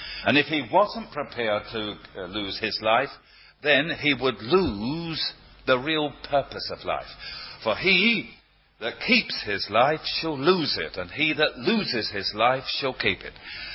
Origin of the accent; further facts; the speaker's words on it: London, United Kingdom; I didn't like that because I'm a Cockney.